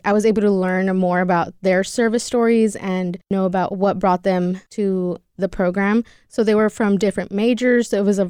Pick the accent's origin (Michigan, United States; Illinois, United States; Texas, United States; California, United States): California, United States; Visalia; So I'm originally from Visalia, California. I started Fresno State in 2012.